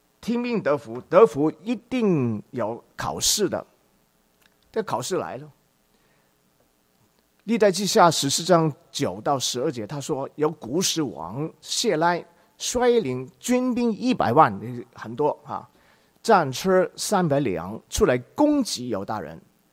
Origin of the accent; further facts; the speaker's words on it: China; 你不是好像我们中国人来讲，就是你努力要成功